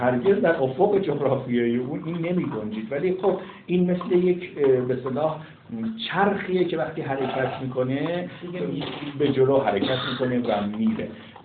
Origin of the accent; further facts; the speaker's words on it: Iran; حالا ما ایرانی هستیم شاید خیلی خوشمون نیاد